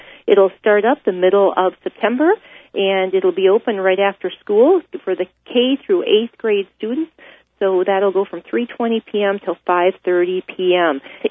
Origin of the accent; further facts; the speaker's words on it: Black River Falls, Wisconsin, United States; also born or lived in West Dallas, Wisconsin; I was born in West Dallas, Wisconsin. I lived there until I was 6 years old, and then my family moved to Black River Falls, Wisconsin, which is where my mom grew up. I went to middle school, high school, graduated there.